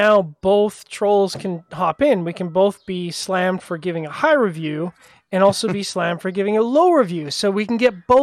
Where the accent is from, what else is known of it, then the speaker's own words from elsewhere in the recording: Canada; Given that I'm a Canadian, I can go there whenever the hell I want